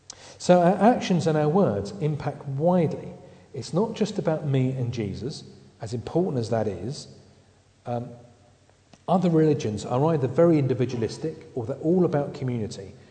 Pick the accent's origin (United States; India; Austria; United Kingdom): United Kingdom; It's a wonderful thing about being British is that only the Americans are disliked more than us.